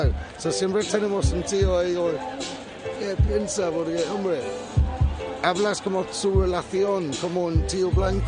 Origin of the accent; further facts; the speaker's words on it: Brighton, South East England, United Kingdom; Spanish is a second language; Brighton, se llama Brighton.